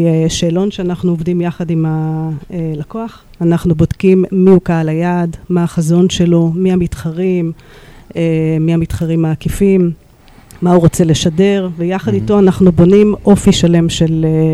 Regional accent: New York, United States; moved away as an adult; now in Israel; אז עליתי לארץ בגיל 18 מניו יורק. וכדי להקים פה משפחה בארץ, מתוך

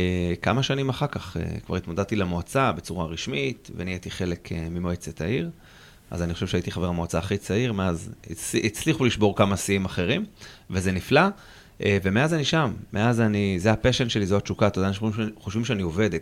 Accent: Hod HaSharon, Central District, Israel; גדלתי בעיר הזאת, אני תמיד אומר, אני מכיר את הרגבים שלה, אני מכיר את השדות שלה, עוד לפני שהיו שם בתים, אני מכיר את הבתים שנבנו, את הרחובות שנסללו. למדתי ביגאל אלון, אחר כך עברתי לחטיבת השחר, הייתי בתיכון הדרים.

